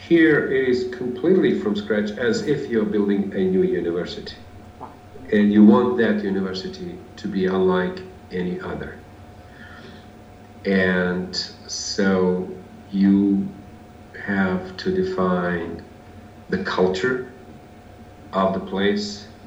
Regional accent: Bosnia & Herzegovina; even I am from Bosnia and I am one of Bosnians

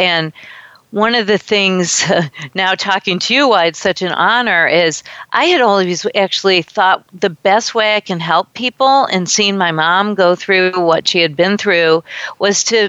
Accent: Michigan, United States; Yeah, I grew up in Michigan, and I was the oldest of three kids.

